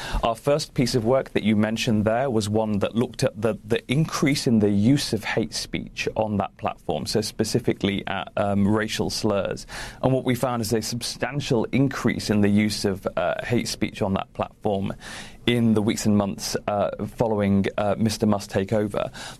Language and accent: English; United Kingdom; We do have a British office as well, and clearly I'm British.